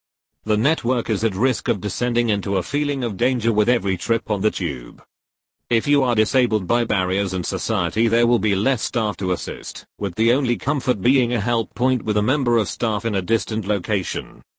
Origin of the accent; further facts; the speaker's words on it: London, United Kingdom; As a Londoner, I'm proud of my city, and as a commuter, I want to feel safe.